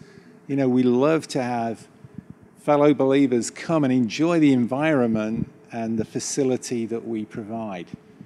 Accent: Northern Ireland, United Kingdom; accent: Ballymena; As you can hear, my voice, my accent is not local to this area. It's actually nearer to Ballymena than America.

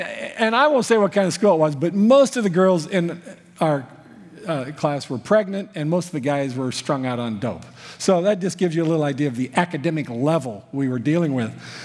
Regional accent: Long Beach, California, United States; I mean, I grew up in Long Beach. I went to Milliken High School in Long Beach.

